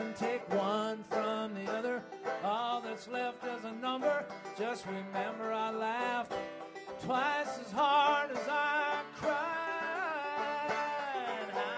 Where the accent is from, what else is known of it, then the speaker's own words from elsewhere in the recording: New York, United States; I mean, I grew up in Westchester County, up there in, you know, northern Westchester, but. But my mother was from South Georgia